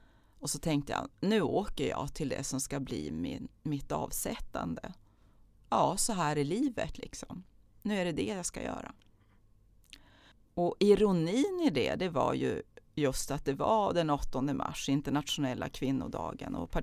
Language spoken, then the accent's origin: Swedish; Norrland, Sweden; Så säger jag så här, vet du, jag är från Norrland.